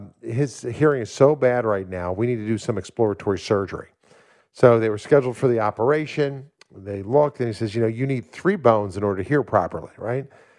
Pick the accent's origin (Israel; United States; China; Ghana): United States; Philadelphia, Pennsylvania; her ministry was carried out in my hometown of Philadelphia.